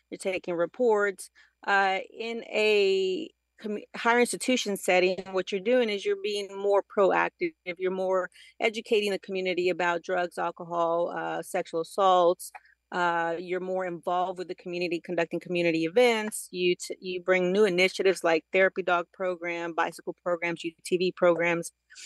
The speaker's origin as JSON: {"language": "English", "region": "Texas", "country": "United States", "tie": "born or raised there", "said": "I'm born and raised in Texas and my family's out there."}